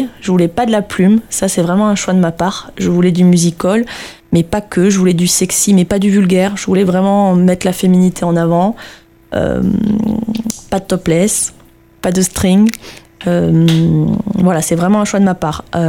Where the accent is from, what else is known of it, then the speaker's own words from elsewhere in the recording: Bordeaux, Nouvelle-Aquitaine, France; J'ai fait plus de 10 ans de classique sur Bordeaux, puisque je suis originaire de Bordeaux à la base.